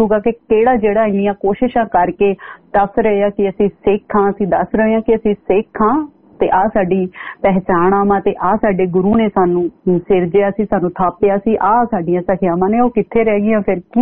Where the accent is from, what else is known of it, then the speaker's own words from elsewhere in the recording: Ludhiana, Punjab, India; ਪੰਜਾਬ ਤੋਂ ਕਿੱਥੋਂ, ਮਾਲਵੇ ਦੀ ਕੁੜੀ ਆ ਜੀ